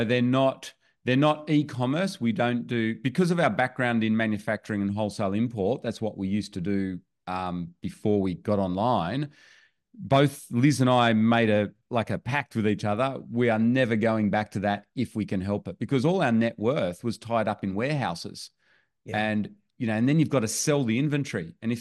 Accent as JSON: {"language": "English", "country": "Australia", "said": "all of a sudden we live in Australia, as you can maybe tell from my accent."}